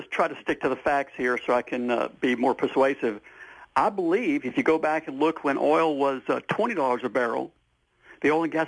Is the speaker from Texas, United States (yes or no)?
yes; Houston, Texas, United States; And again, I'm from Houston, Texas. My father worked for Shell Oil Company.